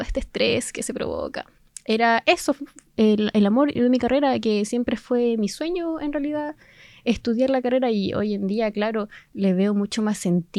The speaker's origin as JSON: {"language": "Spanish", "town": "Entre Lagos", "region": "Los Lagos", "country": "Chile", "tie": "born or raised there", "also_born_or_lived": "Osorno", "said": "Bueno, yo nací acá en Osorno, pero toda mi vida he vivido en Entre Lagos. Yo me crié en el campo, más cercano al lado de Puyehue, ¿cierto? Las termas. Allá fue mi primera infancia y bueno, luego estudié también en Entre Lagos hasta la enseñanza media"}